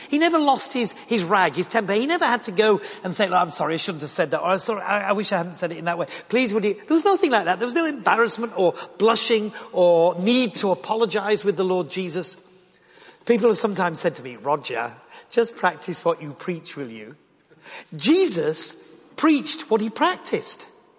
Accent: Yorkshire and the Humber, United Kingdom; I am a Yorkshireman, and I'm married, and I work as a Christian speaker

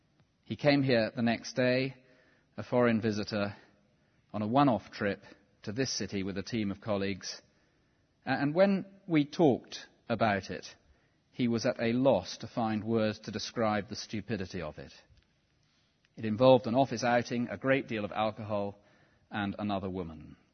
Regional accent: England, United Kingdom; being English

